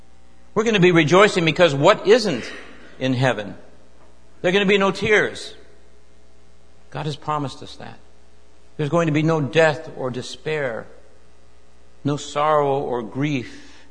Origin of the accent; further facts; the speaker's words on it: Los Angeles, California, United States; when I was younger, we grew up in Los Angeles, not very far from Dodger Stadium